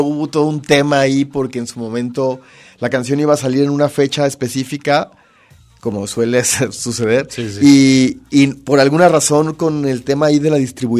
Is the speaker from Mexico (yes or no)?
yes; Mexico; la música que nos pertenece como pueblo mexicano